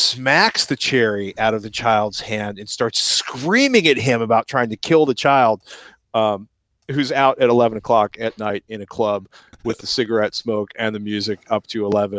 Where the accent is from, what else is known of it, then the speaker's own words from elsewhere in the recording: Midwest, United States; We eat more vegetables than I ever were aware of existing as growing up as a Midwesterner, where there was canned vegetables or no vegetables.